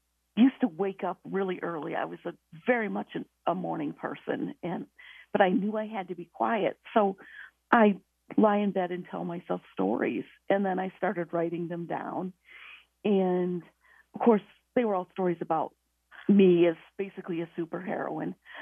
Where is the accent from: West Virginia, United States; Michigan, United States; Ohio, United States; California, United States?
Michigan, United States; I grew up in Michigan, and not that that really has much to do with much, except I tend to like colder weather.